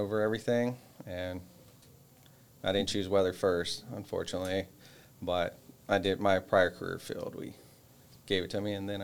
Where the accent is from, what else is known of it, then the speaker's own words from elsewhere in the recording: Florida, United States; moved away; I moved up here back in 2020. I'm originally from Florida, so I joined the Florida Guard.